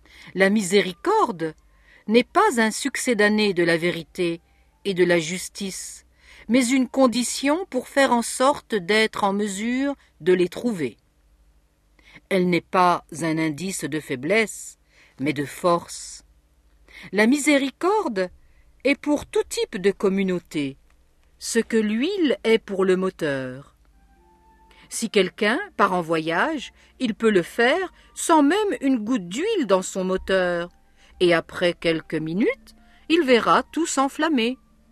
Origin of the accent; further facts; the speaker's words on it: Besançon, Bourgogne-Franche-Comté, France; born there; Aussi évoquerai-je mon enfance. Je suis né à Besançon le 16 octobre 1952.